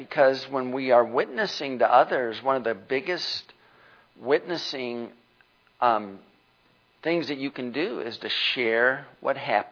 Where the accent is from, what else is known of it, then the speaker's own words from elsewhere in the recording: Pontiac, Michigan, United States; born there; I was born in Pontiac General Hospital, January 26, 1957.